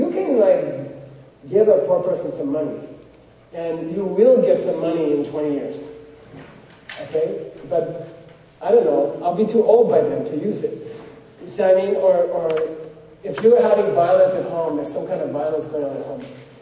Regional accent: United States; I said, I'm the French fry, I'm the McDonald's, I'm an American, you know?

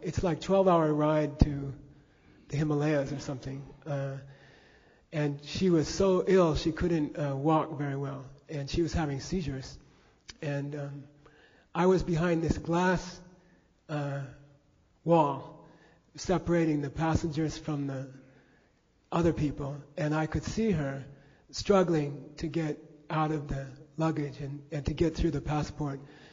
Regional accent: Phoenix, Arizona, United States; I grew up in Phoenix and attended All Saints Episcopal Church, and I loved it.

